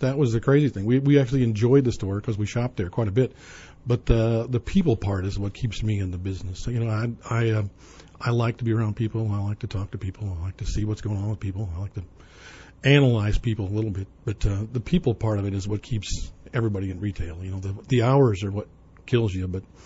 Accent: Bloomington, Illinois, United States; I grew up in Central Illinois. I've never been any further than 30 miles from Bloomington, unfortunately, in my life.

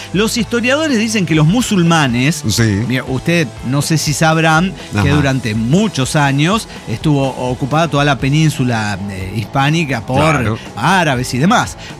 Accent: Fresnillo, Zacatecas, Mexico; accent: Spanish; de Fresnillo, Zacatecas.

